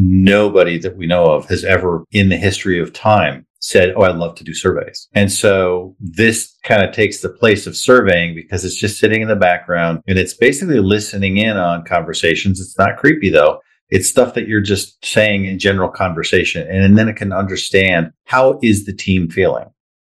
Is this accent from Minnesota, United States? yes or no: yes; Minnesota, United States; born there; also born or lived in Chicago; now in Scottsdale, United States; I live in Scottsdale. I have lived in Chicago. I was born in Minnesota.